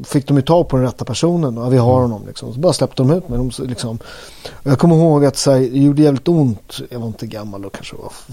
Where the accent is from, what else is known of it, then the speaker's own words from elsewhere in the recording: Upplands Väsby, Stockholm County, Sweden; Jag är från Väsby i lilla Finland. Ja, exakt. Från Marabo.